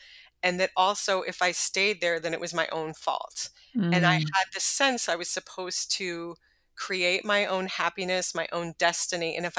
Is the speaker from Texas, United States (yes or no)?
yes; Texas, United States; I think that I'm from Texas and my parents are from the South.